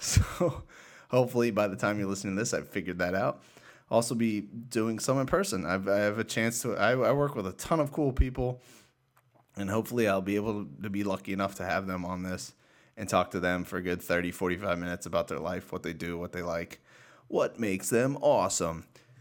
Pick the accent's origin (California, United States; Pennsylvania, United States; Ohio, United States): Pennsylvania, United States; Pittsburgh; I'm from Pittsburgh. I'm an annoying, obnoxious, in your face Steelers fan, and the Penguins and the Pirates.